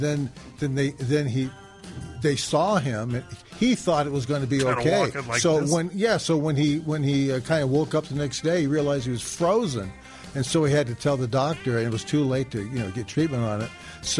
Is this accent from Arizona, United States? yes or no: no; Lawndale, California, United States; also born or lived in Hawthorne; I was born in Hawthorne Hospital, and I was raised in Lawndale, California.